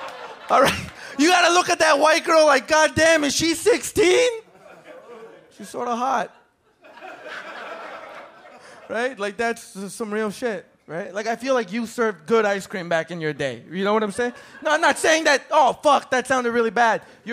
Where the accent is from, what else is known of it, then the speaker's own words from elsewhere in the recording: Canada; And I was like, fuck, I don't know, I'm from Canada.